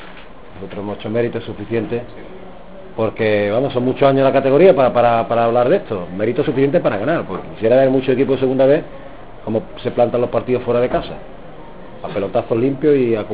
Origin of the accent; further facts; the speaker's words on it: Lucena, Andalusia, Spain; porque estoy hablando para la televisión de mi tierra, de Lucena.